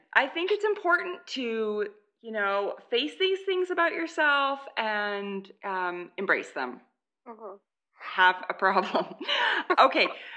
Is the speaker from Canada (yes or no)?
yes; Canada; Well, I'm Canadian.